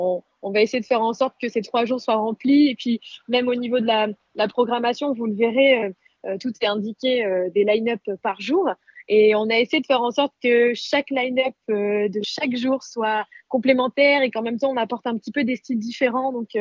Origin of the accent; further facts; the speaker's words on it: Nice, Provence-Alpes-Côte d'Azur, France; quand on est niçois, on connaît le Théâtre de Verdure et on sait à quel point c'est magnifique